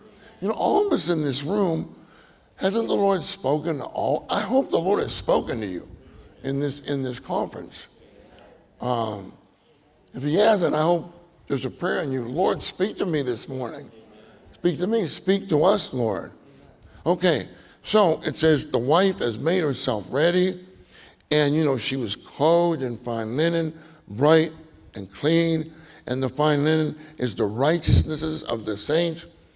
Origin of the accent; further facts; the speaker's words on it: Pennsylvania, United States; moved away; I'm from Pennsylvania. I moved to Texas.